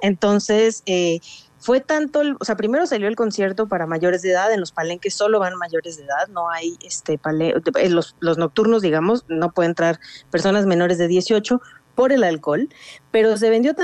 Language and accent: Spanish; Hermosillo, Sonora, Mexico; Yo también soy de Hermosillo, Sonora, y por eso además escribo este texto